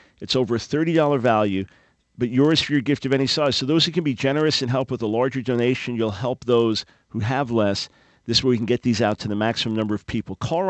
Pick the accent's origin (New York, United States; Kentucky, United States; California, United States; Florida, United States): New York, United States; Long Island; Grew up on Long Island.